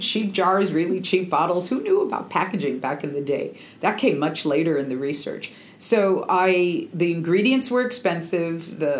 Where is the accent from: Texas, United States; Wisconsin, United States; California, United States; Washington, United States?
Washington, United States; Seattle; I'm from the Northwest in Seattle. I go salmon fishing.